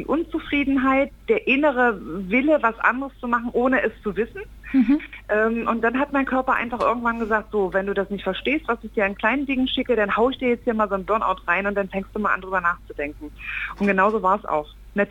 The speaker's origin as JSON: {"language": "German", "region": "East Germany", "country": "Germany", "tie": "born or raised there", "said": "Ich bin ein Kind des Ostens"}